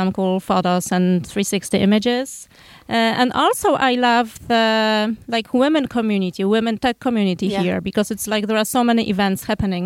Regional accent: Poland; We are from Poland.

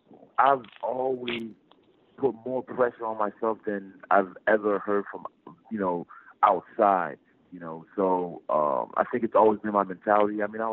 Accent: Montreal, Quebec, Canada; also born or lived in Africa; I was born in Africa, and at a really, really young age, my family decided to, you know, leave the country because of the turmoil and, you know, migrate to Canada. And, you know, ironically enough, Montreal was the place that my parents decided to come to.

